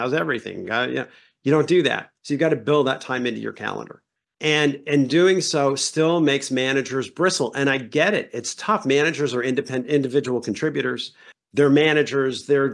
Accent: Brooklyn, New York, United States; I grew up in New York in the 1970s in Brooklyn. I mean, I don't come from a rose-colored glasses background

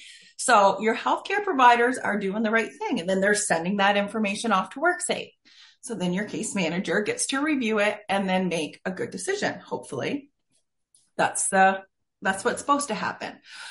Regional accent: Plaster Rock, New Brunswick, Canada; sometimes there's somebody from Plastrock, from my hometown, that comes across and my desk.

